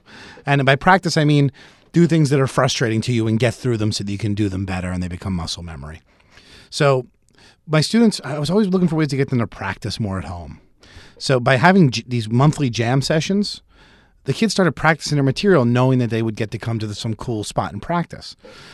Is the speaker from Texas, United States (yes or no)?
no; Philadelphia, Pennsylvania, United States; I am from Philly originally.